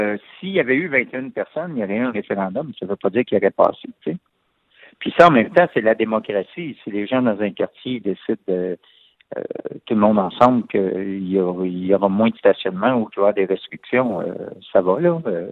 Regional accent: Montreal, Quebec, Canada; born there; moi, je suis né dans Hochelaga-Maisonneuve, Vermont, puis avant, la rue Ontario, là.

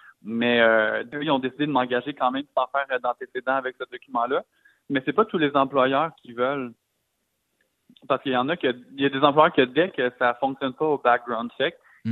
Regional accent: Cowansville, Quebec, Canada; Puis moi, je viens de Cowansville, donc c'est au moins à 3 heures de chez moi.

